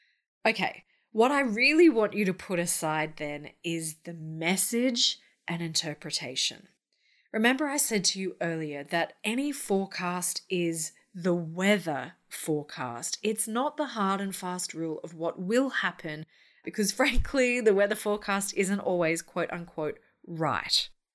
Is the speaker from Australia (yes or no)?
yes; Brisbane, Queensland, Australia; we're on day three of a surprise lockdown in my hometown of Brisbane.